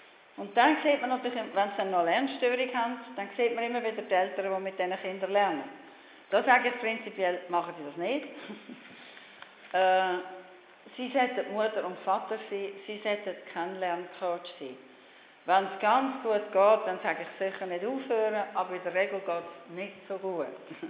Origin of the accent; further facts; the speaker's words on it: Aargau, Switzerland; Ich kenne das Schulsystem nicht im Kanton Luzern, ich komme aus dem Aargau